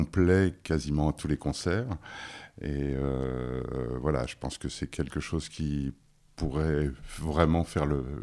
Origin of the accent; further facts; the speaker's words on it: Normandy, France; also born or lived in Paris; Moi, je suis avec un père toulousain, mais j'ai vécu en Normandie, en fait. Dieppe, Rouen et puis Paris.